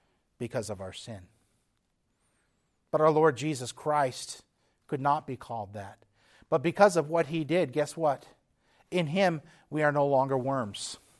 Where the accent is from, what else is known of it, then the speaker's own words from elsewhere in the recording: Texas, United States; I grew up on the Texas-Mexico border, went to Mexico, but for me that doesn't really count because that was normal stuff.